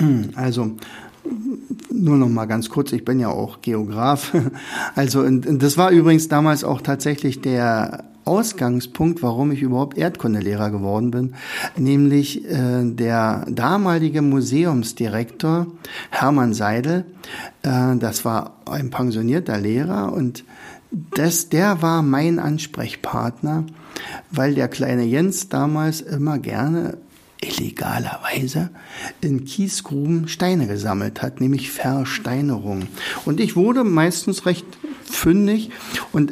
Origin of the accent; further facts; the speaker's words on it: Oderberg, Brandenburg, Germany; born there; now in Rauen, Germany; da wo ich ja hingezogen bin, ich bin ja gebürtiger Oderberger, bin nach Rauen gezogen